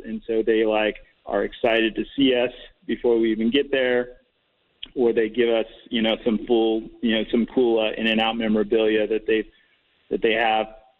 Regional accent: California, United States; Well, like you said, I mean, we're from California

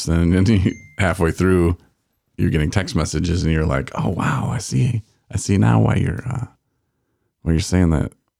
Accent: Michigan, United States; I'm like, well, I'm from Michigan.

